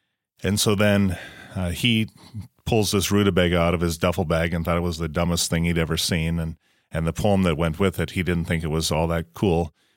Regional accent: Fordville, United States; the church I grew up in Fordville, called and wondered if I'd come and be their interim pastor.

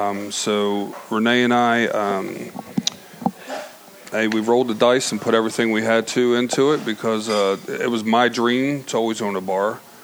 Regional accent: Baltimore, Maryland, United States; Yeah, I played a lot of baseball just growing up around Baltimore Highlands. We played Morrow Park. We played Carroll Park.

